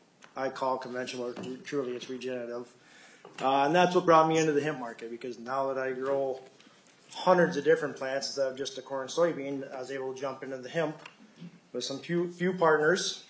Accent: Austin, Minnesota, United States; I'm from Austin, Minnesota.

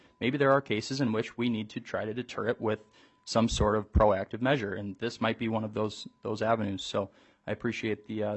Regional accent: White Bear Lake, Minnesota, United States; I played hockey, football, and baseball growing up in White Bear Lake

